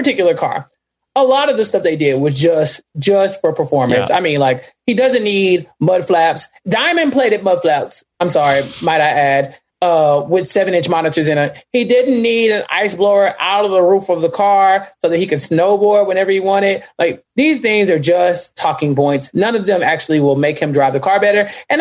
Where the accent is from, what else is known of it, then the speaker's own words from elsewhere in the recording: Texas, United States; Now, I am from Central Texas. I have no clue. I don't know the first thing about snow.